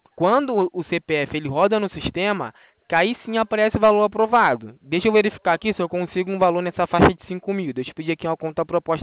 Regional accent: Rio de Janeiro, Brazil; Sou aqui do Rio de Janeiro.

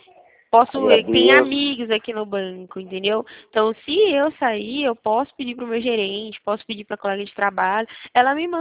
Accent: São Paulo, Brazil; Eu sou do estado de São Paulo.

